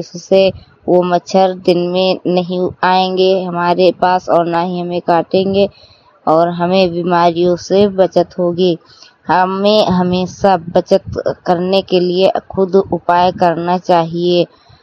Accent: Shravasti, Uttar Pradesh, India; मैं हरिहरपुर गांव जिला सरावस्ती की रहने वाली हूँ।

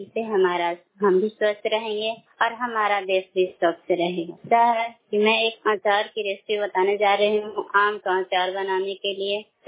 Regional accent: Aurangabad, Bihar, India; मैं औरंगाबाद जिला बलिया पंचायत के रहने वाली हूँ।

